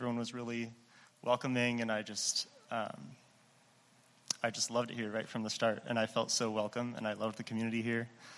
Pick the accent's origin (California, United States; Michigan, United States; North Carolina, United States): Michigan, United States; also born or lived in Central Illinois; now in Chicago, United States; I came to Chicago for a job in February of 2017 after college. I grew up in Western Michigan, went to college in Central Illinois, and then moved to Chicago.